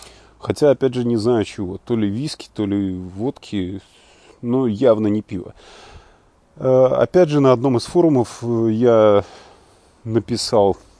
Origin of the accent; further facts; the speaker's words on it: London, United Kingdom; из Лондона.